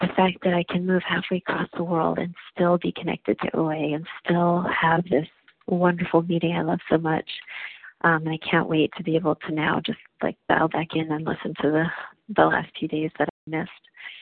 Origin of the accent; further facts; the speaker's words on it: Montreal, Quebec, Canada; I grew up in Montreal